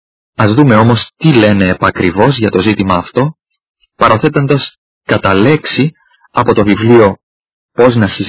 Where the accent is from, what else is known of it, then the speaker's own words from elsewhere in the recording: Greece; Έχουμε δηλαδή ως Έλληνες το μεγάλο προνόμιο να μιλούμε την ελληνική γλώσσα